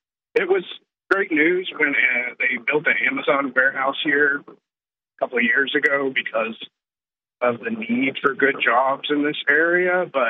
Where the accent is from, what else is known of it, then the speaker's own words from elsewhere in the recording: Arkansas, United States; also born or lived in Texas; I'm from Texas originally and grew up in Arkansas, and I didn't realize how good I had it in Arkansas